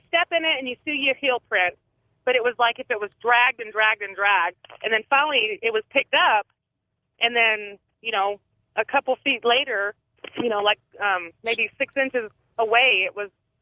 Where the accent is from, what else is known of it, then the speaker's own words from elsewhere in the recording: Dallas, Texas, United States; I'm from Texas. I grew up in Dallas-Fort Worth. I graduated from Texas Tech.